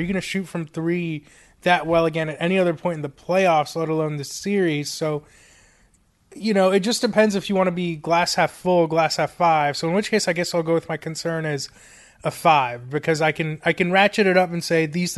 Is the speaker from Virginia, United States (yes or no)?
no; Florida, United States; I grew up in South Florida and am a longtime supporter of the Miami Heat.